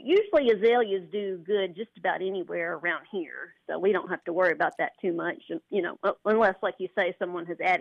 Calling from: Texarkana, Arkansas, United States; Well, I'm in Texarkana. I'm calling from the Arkansas side. That's where I live.

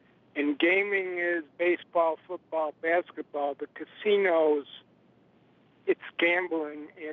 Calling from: Pittsfield, Massachusetts, United States; I'm calling from Pittsfield, Mass.

